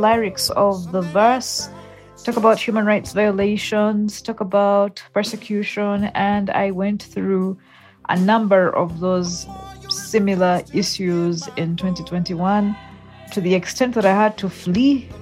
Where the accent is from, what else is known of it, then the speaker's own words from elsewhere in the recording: Kampala, Central Region, Uganda; I'm from Kampala in Uganda.